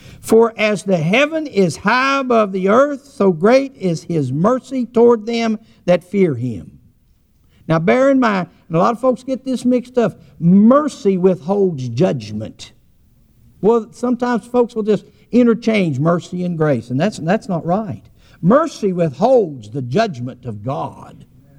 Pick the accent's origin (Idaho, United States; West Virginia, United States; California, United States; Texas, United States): West Virginia, United States; They told me when I was growing up in West Virginia, said, you're going to have to learn to read English because you're going to go somewhere else that people don't speak Mountaineer.